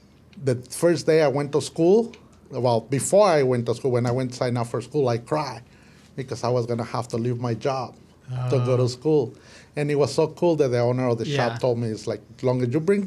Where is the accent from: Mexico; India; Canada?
Mexico; Tijuana, Baja California; now in San Diego, United States; I'm from Tijuana, Mexico. Just the very first city south of the border.